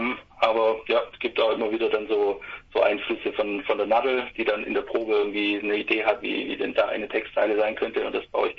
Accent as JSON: {"language": "German", "town": "Ulm", "region": "Baden-Württemberg", "country": "Germany", "said": "Aus Ulm. Oder um Ulm herum, könnte man auch sagen."}